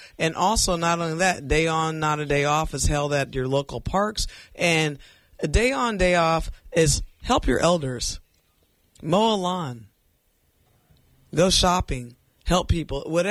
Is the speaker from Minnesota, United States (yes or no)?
no; California, United States; So now for the very first time, I'm officially doing Catch a Beat here in my hometown, and I welcome myself back to Sonoma County.